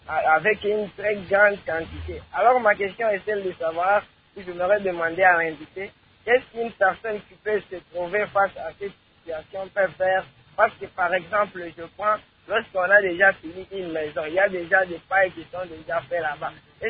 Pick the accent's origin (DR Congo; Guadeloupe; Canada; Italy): DR Congo; Manono, Tanganyika; par exemple, ici chez nous à Manono